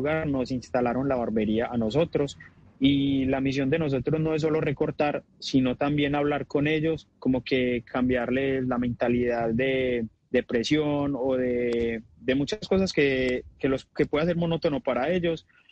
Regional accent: Colombia; así somos los colombianos un poquito.

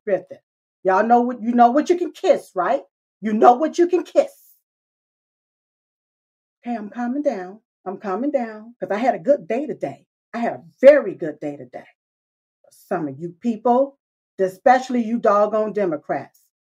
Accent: United States; born there; And I was born right here in America.

